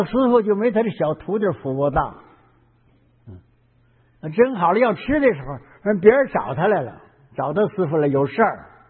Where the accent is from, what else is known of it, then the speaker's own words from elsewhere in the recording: Shenyang, Liaoning, China; 对，我小时候在沈阳，现在的沈阳，到药店看他那玻璃瓶装着